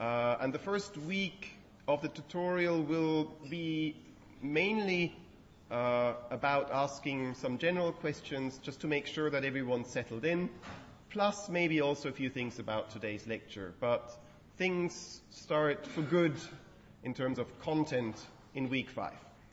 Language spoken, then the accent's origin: English; Switzerland; now in Germany; I grew up in Switzerland, so I'm still working out. This is the first time I live in Germany.